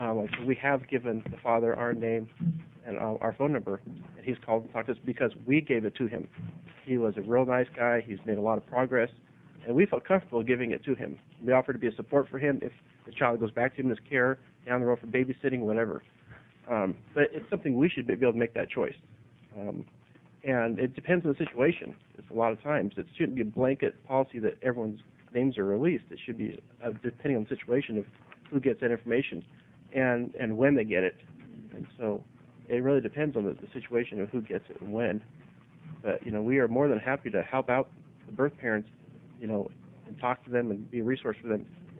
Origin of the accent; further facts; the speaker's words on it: Eugene, Oregon, United States; I've been a foster parent with my wife for about 5 years. We're from Eugene.